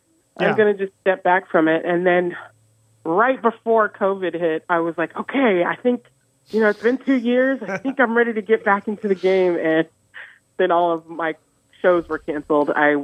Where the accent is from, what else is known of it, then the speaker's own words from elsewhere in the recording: Seattle, Washington, United States; also born or lived in Tacoma / Italy; now in Port Townsend, United States; But I'm a Seattle Tacoma girl, like Tacoma born or raised, not born, and then Seattle, of course, but I've lived a lot of places.